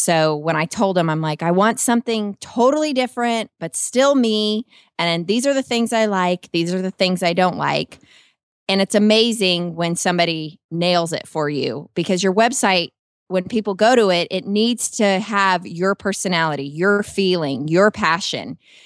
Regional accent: Weatherford, Texas, United States; from Weatherford, Texas.

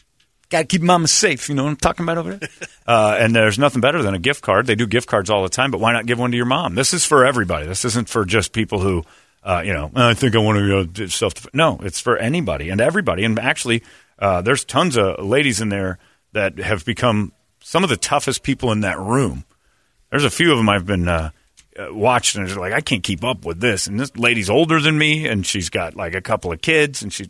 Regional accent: Seattle, Washington, United States; I'm from Seattle.

